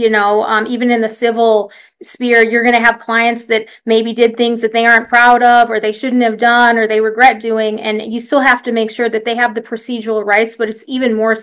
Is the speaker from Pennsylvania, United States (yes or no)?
no; Michigan, United States; So, you know, I'm from Michigan